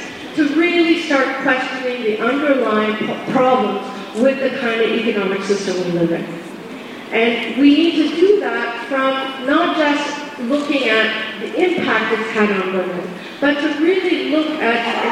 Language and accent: English; India; accent: Midwestern; now in United States; it says that I'm from India, and I was born in India. But as you can tell from my very Midwestern accent, I've spent quite a bit of time in the United States.